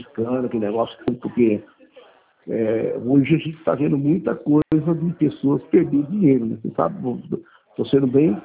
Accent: Campinas, São Paulo, Brazil; eu sou de Campinas, né? Eu venho de Campinas

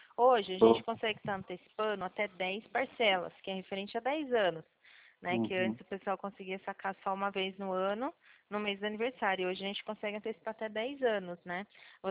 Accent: Itu, São Paulo, Brazil; Nós somos de Itu.

